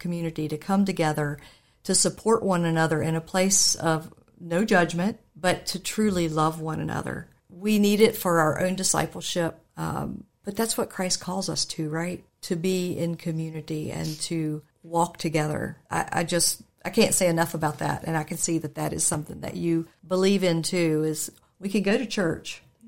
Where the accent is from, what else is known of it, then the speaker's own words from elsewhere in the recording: Dayton, United States; And I guess you grew up in Broadway, and I grew up in Dayton.